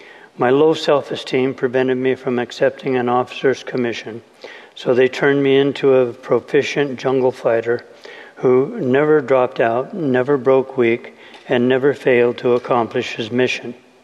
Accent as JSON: {"language": "English", "region": "Oregon", "country": "United States", "tie": "born or raised there", "also_born_or_lived": "Midwest", "said": "We came to Oregon from the Midwest in 1948. My dad couldn't keep work, so we moved a lot."}